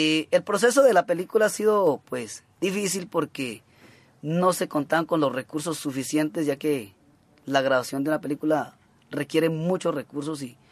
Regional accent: Cauca, Colombia; born there; also born or lived in Putumayo; Yo nací en Tierra Adentro, en el resguardo de Togoima, y exactamente el 16 de enero de 1988, pues, nos fuimos para el Putumayo, y desde ese entonces he estado allá en ese bello departamento.

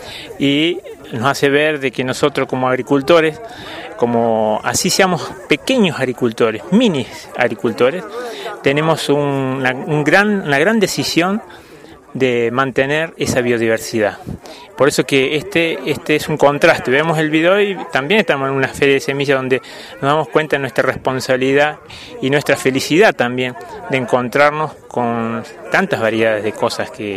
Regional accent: San Esteban, Córdoba, Argentina; yo vengo de San Esteban. Esta localidad está en el Valle de Punilla, cerca de Capilla del Monte, a 10 kilómetros. Una localidad bastante fría, en los inviernos muy frío, pero tiene la particularidad que estamos muy cerquita del río

